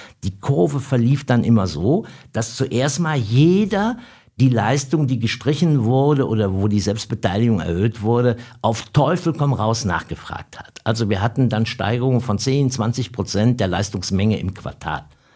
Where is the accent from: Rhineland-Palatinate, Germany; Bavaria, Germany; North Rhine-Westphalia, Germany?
Rhineland-Palatinate, Germany; Ich stamme aus dem Ahrtal, wo die große Flut war. Also in einer ländlichen Gegend in der Eifel. Aber es sind nur 25 Kilometer bis Bonn und es sind nur 40 Kilometer bis Koblenz.